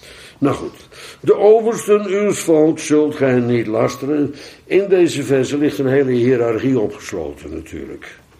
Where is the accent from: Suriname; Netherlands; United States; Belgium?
Netherlands; Wij zijn Nederlanders, wij vinden dat sowieso problematisch. We hebben altijd problemen gehad met overheid.